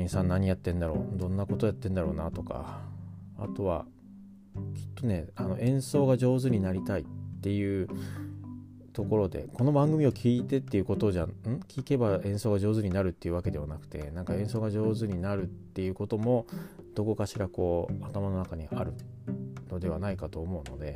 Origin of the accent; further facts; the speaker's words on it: Shizuoka, Japan; 去年で仕事を辞めて、で、地元の静岡に帰ってきて